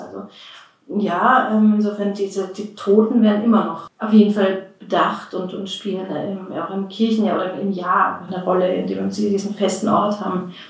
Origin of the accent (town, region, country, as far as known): Bavaria, Germany; now in Austria